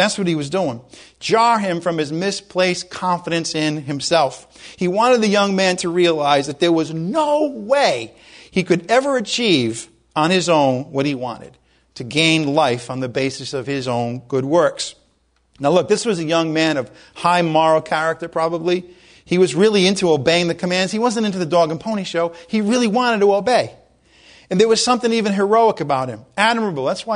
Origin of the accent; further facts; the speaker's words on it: Providence, Rhode Island, United States; I know we're both from Providence, but, you know, you don't have to claim me if you don't want to.